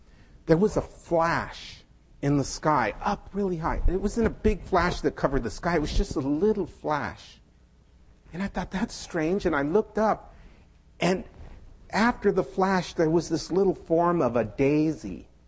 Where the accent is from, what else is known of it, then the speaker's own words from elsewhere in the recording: San Diego, California, United States; It was actually a revelation seminar in San Diego, my hometown.